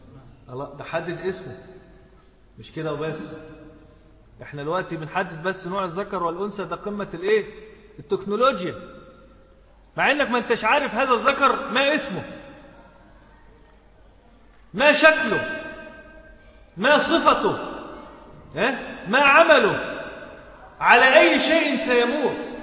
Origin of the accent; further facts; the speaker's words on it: Mansoura, Dakahlia, Egypt; احنا عندنا في المنصورة